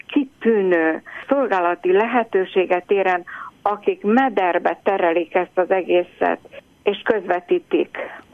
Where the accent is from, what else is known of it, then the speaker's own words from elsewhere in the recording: Budapest, Hungary; mi ugye budapestiek vagyunk